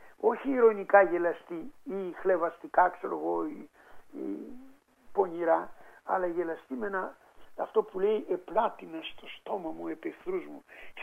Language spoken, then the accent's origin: Greek; Thessaly, Greece; γιατί εγώ είμαι από τη Θεσσαλία